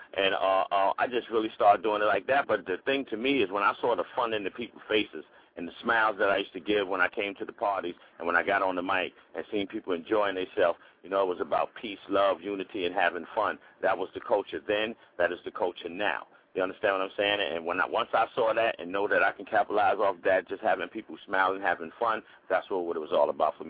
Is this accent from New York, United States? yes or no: yes; Bronx, New York, United States; I'm from the Bronx, where it all started.